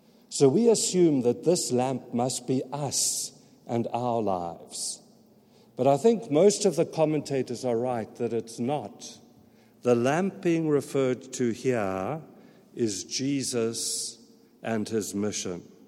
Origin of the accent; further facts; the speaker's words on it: England, United Kingdom; I'm in Africa. We don't have these things in Africa. So there I am sitting in the cold and darkness, and I'm also English